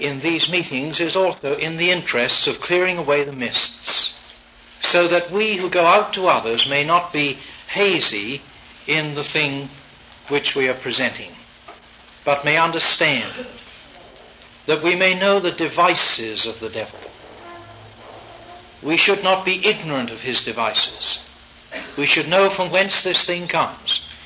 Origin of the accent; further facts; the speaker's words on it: England, United Kingdom; for which I was very thankful as an Englishman